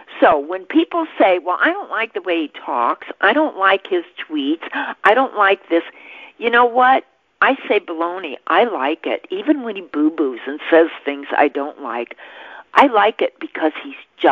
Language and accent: English; Chicago, Illinois, United States; the Miracle Mile in Chicago was ruined, and that's my hometown. And it just disgusts me beyond belief, because I used to be able to walk up and down those streets by myself, never a problem, day or night.